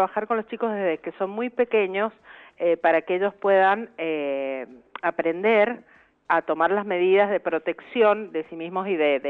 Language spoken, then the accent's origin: Spanish; Mendoza, Argentina